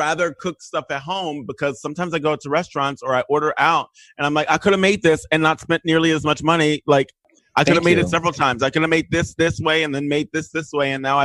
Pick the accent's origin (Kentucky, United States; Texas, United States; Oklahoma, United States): Texas, United States; I'm from Texas and I'm a big meat eater.